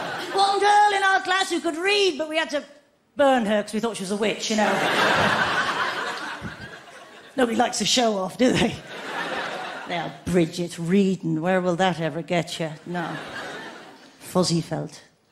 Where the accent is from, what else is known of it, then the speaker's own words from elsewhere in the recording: England, United Kingdom; I've discovered that I'm so English that there's a part of me that doesn't even like to use my car horn anymore